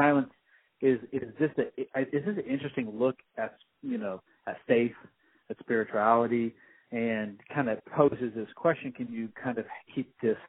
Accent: Oklahoma, United States; we shot in Oklahoma, which is where my home state, where I'm from.

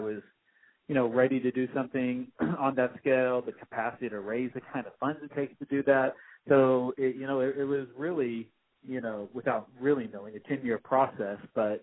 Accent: Oklahoma, United States; we shot in Oklahoma, which is where my home state, where I'm from.

